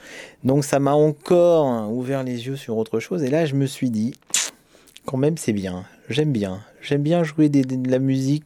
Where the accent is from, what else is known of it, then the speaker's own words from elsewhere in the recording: Côte d’Ivoire; born there; je vivais en Côte d'Ivoire. Je suis né en Côte d'Ivoire.